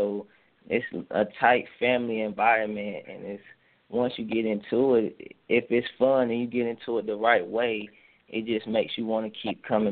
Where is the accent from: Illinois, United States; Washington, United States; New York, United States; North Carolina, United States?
North Carolina, United States; Durham; Well, I am from Durham, North Carolina, born and raised. I went to Northern High School, graduated from there in 2008